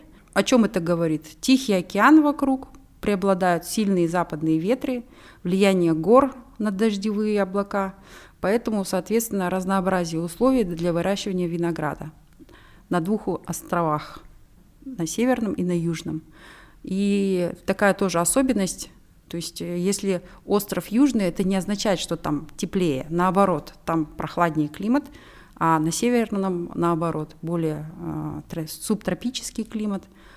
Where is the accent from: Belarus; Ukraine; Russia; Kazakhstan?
Kazakhstan; Вот, а мы казахи, мы пастухи, можно сказать